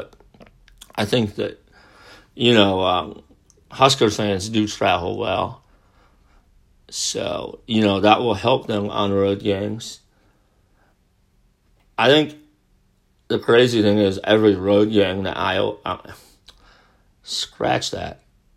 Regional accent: Indiana, United States; Kurt Rothdale is from Carmel, Indiana, my home state.

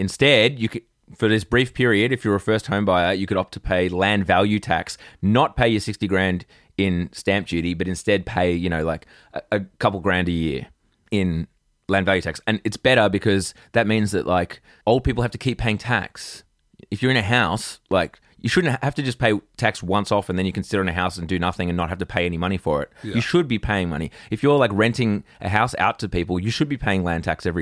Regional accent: Australia; Apologies also. It's Z&B, of course. We're Australian.

